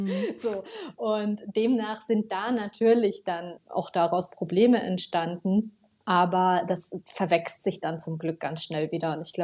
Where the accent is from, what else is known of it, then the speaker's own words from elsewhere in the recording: Bavaria, Germany; so wie, ich glaube, fast jedes bayerische Kind, das die Möglichkeit dazu hat, bin ich von meinen Eltern auf Alpinski gestellt worden.